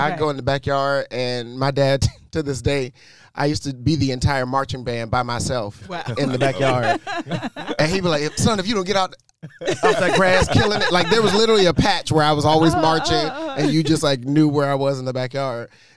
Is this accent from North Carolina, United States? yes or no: yes; North Carolina, United States; now in New York, United States; I grew up in North Carolina. My dad was a pastor, a missionary Baptist. I needed any reason to get out of North Carolina. And so I moved to New York to study theater.